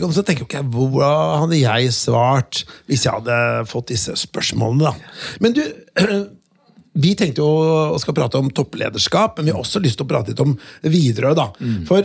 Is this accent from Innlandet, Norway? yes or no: no; Notodden, Telemark, Norway; for jeg kommer fra Notodden. Ikke for å skryte, men jeg kommer fra Notodden.